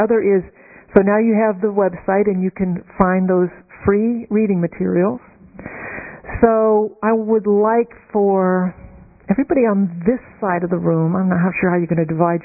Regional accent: New Orleans, Louisiana, United States; So I've taught this and used some of these meditations in my hometown of New Orleans.

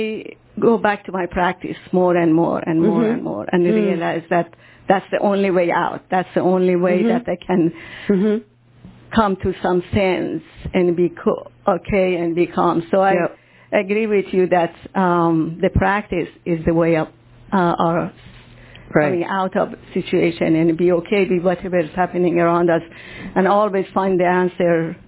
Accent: Iran; English is a second language; And also, I'm from Iran

